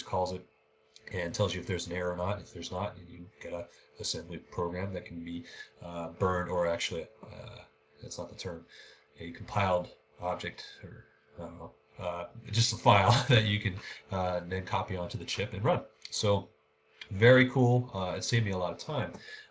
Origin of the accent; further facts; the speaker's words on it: Oakland, California, United States; I was born and raised in Oakland.